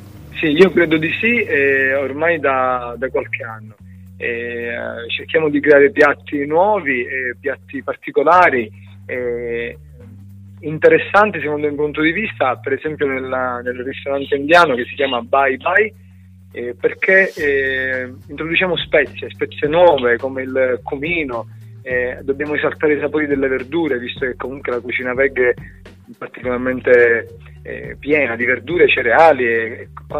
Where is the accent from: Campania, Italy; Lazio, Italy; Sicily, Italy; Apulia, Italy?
Sicily, Italy; Palermo; accent: Sicilian; now in Grosseto, Italy; sono di Palermo e ha 15 anni che vivo a Grosseto, ma è più forte di me, il mio accento siculo non va via.